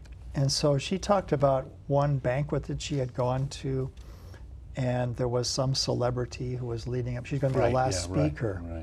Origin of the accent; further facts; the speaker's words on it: Iowa, United States; now in Alabama, United States; I came from Iowa to Alabama, didn't know a soul here.